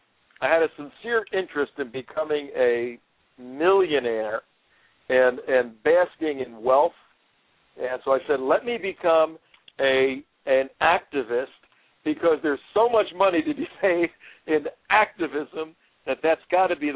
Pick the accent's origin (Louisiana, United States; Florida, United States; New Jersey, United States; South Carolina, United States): New Jersey, United States; I was in my house, and I was watching the news, you know, the breaking news, and I grew up in Jersey, and as a kid, I watched the two towers go up.